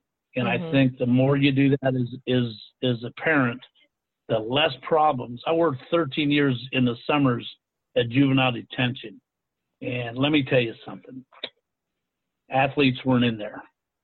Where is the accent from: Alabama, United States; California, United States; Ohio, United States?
Ohio, United States; My sister is an English teacher today in my high school where I grew up in Ohio.